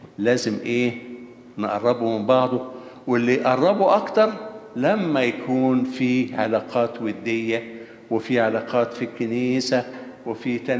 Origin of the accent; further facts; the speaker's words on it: Egypt; now in Canada; حتى هنا في كندا حاجات لاحظناها ما كانتش موجودة عندنا في مصر